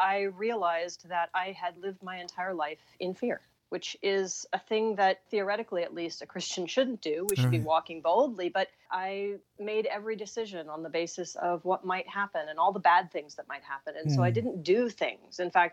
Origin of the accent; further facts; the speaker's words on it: United States; as an American, of course, we have to do everything within a year